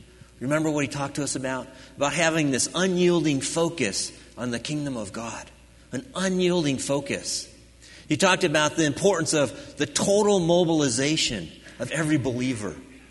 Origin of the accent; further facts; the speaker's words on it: Midwest, United States; I remember growing up in the Midwest, driving through the cornfields in the fall of the year, in the harvest season.